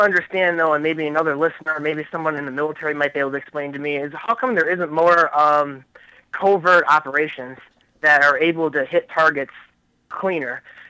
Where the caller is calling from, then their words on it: Michigan, United States; I'm calling from Michigan.